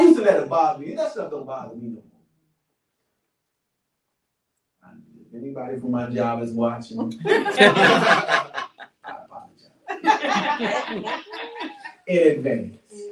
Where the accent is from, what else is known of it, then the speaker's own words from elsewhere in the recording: Washington, District of Columbia, United States; from Southeast Washington, D.C. by way of the Holy Ghost.